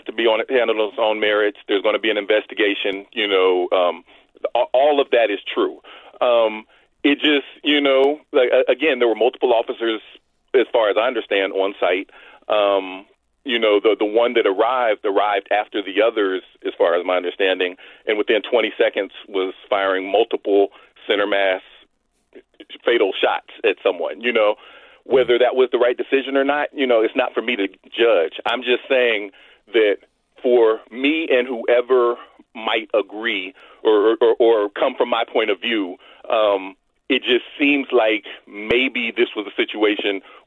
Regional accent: Ohio, United States; I'm actually from Ohio.

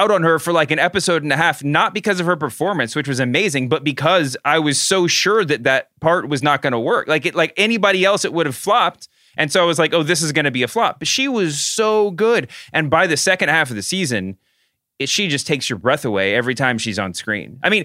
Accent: Southern United States, United States; and by the way, I just want to say, as the Southerner, the resident Southerner in this conversation, I don't have quite the aversion to put on Southern accents that I know you do for Boston accents.

